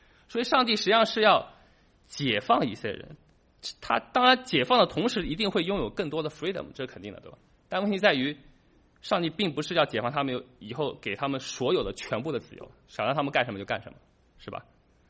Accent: Shanghai, China; 我在上海长大，上海人就有这种模式的。我从小到大被浸润长大的，

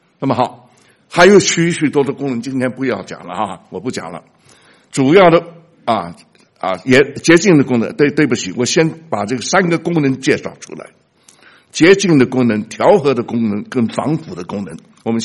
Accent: China; 我是中国人，我说中国话，我吃中国饭，我有的选择吗？我是中国人，没法选择的啊。

